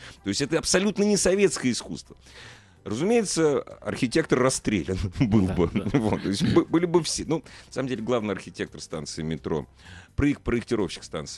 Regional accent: Moscow, Russia; И мы тоже, москвичи, вместе с ними встаем

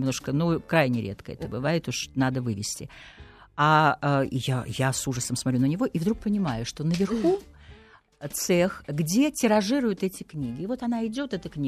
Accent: Estonia; Поскольку я родилась и выросла в Эстонии, и первый раз попала в Москву, мне кажется, было там лет 17 или 16

